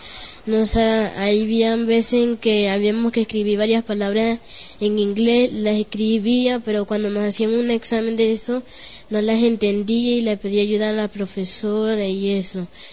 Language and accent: Spanish; Venezuela; pero en verdad soy de aquí, de Venezuela. Yo me siento más de aquí porque tengo 10 años acá.